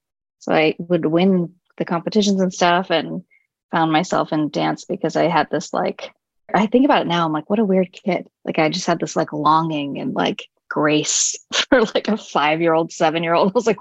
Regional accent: Los Angeles, California, United States; I am from Los Angeles.

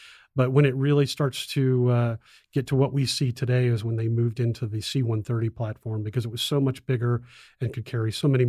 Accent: Florida, United States; Unfortunately, they split up and my mom decided to stay there. So I grew up in South Florida, pushed off to the University of Miami, where I did my undergrad, and then off to pilot training.

